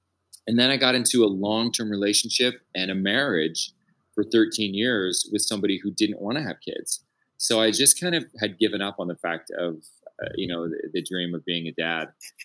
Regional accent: Idaho, United States; Growing up in Northern Idaho, very poor, I didn't have a lot

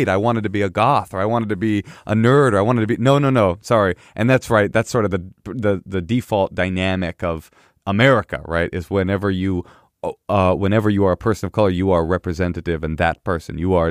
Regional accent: Oakland, California, United States; So anyway, that's my personal interaction with people of color is growing up in Oakland, the cool kids were all black.

